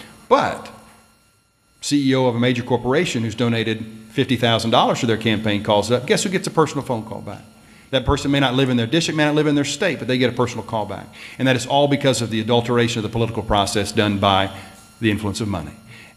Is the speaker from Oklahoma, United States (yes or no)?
yes; Del City, Oklahoma, United States; As someone who, when I was a young kid growing up in Del City, knew I wanted to be in this office that I'm in now.